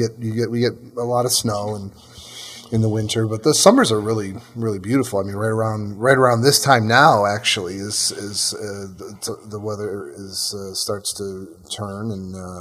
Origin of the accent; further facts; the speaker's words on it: Buffalo, New York, United States; I mean, I'm originally from Buffalo, New York